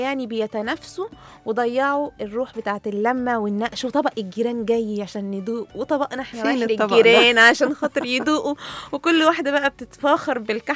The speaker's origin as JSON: {"language": "Arabic", "country": "Egypt", "said": "الشوارع دي مختلفة عندنا في مصر عن الدول العربية"}